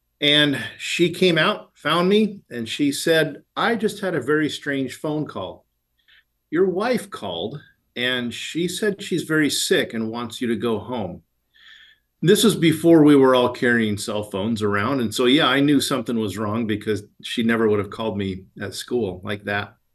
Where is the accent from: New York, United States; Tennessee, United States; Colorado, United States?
Colorado, United States; Steamboat Springs; Yeah, when I tell people that I grew up in Steamboat Springs, I also have to say that it was a very different community in the 1970s and 1980s than it is today.